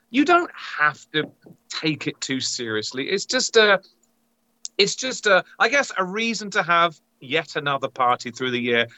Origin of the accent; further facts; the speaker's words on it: England, United Kingdom; moved away as an adult; now in Canada; I mean, I'm as English as they come, even though I've lived here in Canada 15 years.